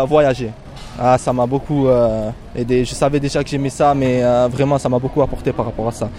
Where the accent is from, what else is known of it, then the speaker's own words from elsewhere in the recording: Marseille, Provence-Alpes-Côte d'Azur, France; De Marseille